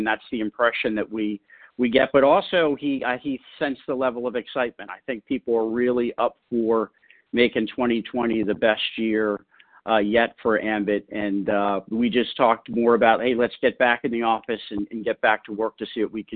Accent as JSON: {"language": "English", "town": "Baltimore", "region": "Maryland", "country": "United States", "tie": "born or raised there", "said": "I never thought I would get into the retail, you know, power business when I was growing up in Baltimore, Maryland, you know, and in high school."}